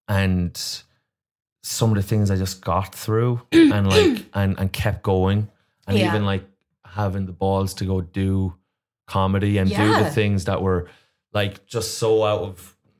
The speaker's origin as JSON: {"language": "English", "country": "Ireland", "moved": "yes", "said": "You can just move to America because we could get a visa being Irish at the time for a year."}